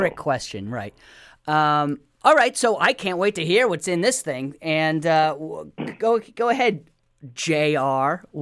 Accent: Rhode Island, United States; I'm from Rhode Island. That's right.

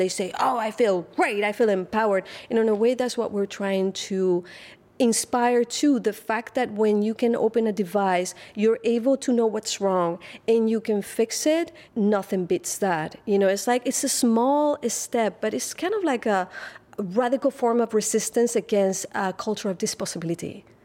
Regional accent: Spain; I grew up in Spain in the 80s. So this is like the very start of democracy in Spain.

